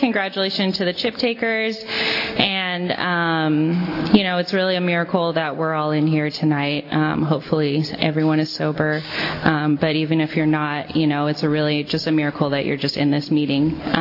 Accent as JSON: {"language": "English", "town": "Fresno", "region": "California", "country": "United States", "said": "You know, I'm from Fresno. I grew up in a nice middle-class family."}